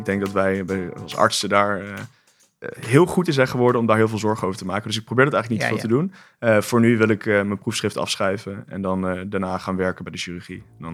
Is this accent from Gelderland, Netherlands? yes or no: no; Oldenzaal, Overijssel, Netherlands; Ja, ik ben geboren en getogen in Oldenzaal. Ik ben denk ik de enige niet-Brabander in deze zaal.